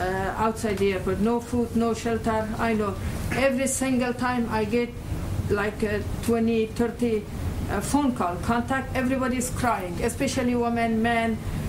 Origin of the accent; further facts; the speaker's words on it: Afghanistan; English is a second language; I'm from Afghanistan.